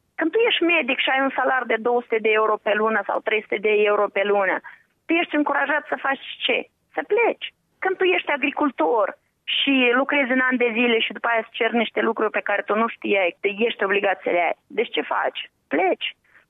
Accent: Moldova; Există o populație a Republicii Moldova, basarabeni, care suntem români

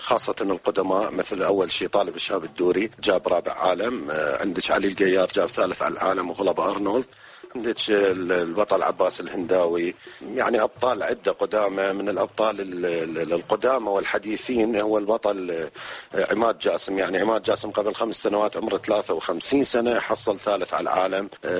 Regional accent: Iraq; بالغربة خلتني يعني أحب بلدي أكثر، أفتخر أنه أنا عراقي.

